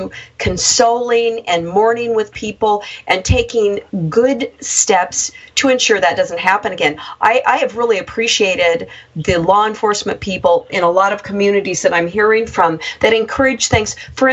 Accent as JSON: {"language": "English", "town": "Bend", "region": "Oregon", "country": "United States", "tie": "born or raised there", "also_born_or_lived": "Salem", "said": "I was born in Salem, the capital. I was raised in Bend, Oregon, where there's a lot of good people who are more common sense and more conservative and not quite so nutty."}